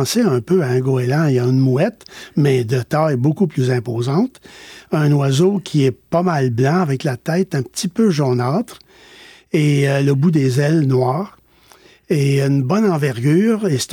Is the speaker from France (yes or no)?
no; Quebec, Canada; Sur la ferme où j'ai grandi, dans l'Outaouais, ça arrivait qu'on en voyait le long du ruisseau.